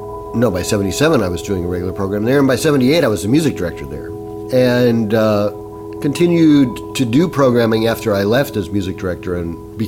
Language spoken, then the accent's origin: English; United States; now in Japan; As an American, a non-Japanese, one will always be an outsider in Japan in any endeavor.